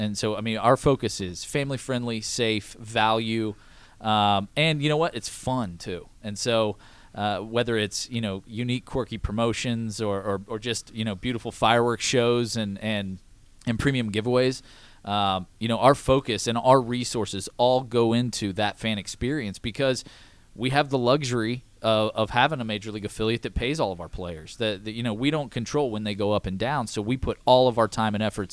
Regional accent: Lexington, Kentucky, United States; I grew up in Lexington, Kentucky, so I'm from the South, and so it's great to be back in the South

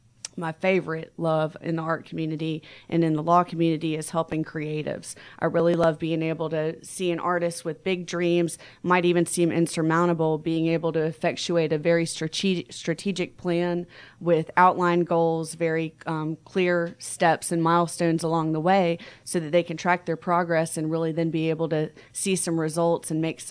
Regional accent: Atlanta, Georgia, United States; it seemed to be in my best interest to come back to Atlanta, which is my hometown

